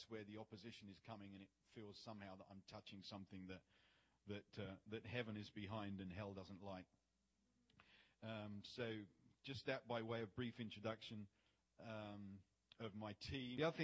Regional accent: England, United Kingdom; moved away as an adult; Obviously, I'm not from these parts. I'm from England. I lived there until 2001.

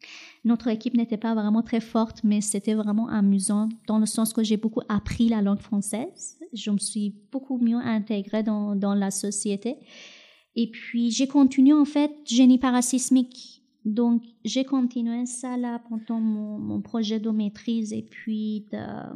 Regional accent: Iran; French is a second language; moved away as an adult; Tu sais, quand j'ai quitté l'Iran, j'avais à peine 21 ans. Et puis, j'ai juste pris des cours 3 mois avant que je quitte l'Iran.

